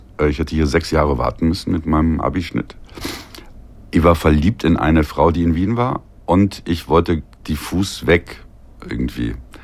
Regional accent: Germany; moved away; Also natürlich bin ich Deutscher und freue mich auch, wenn Dinge gut sind in Deutschland

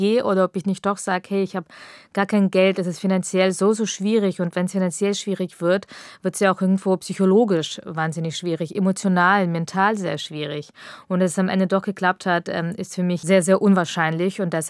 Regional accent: Augsburg, Bavaria, Germany; Also ich bin in Augsburg aufgewachsen

